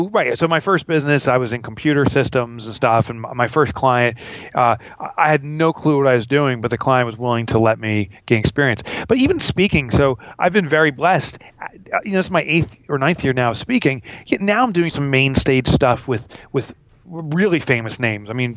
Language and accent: English; New York, United States; And I'm from the New York area.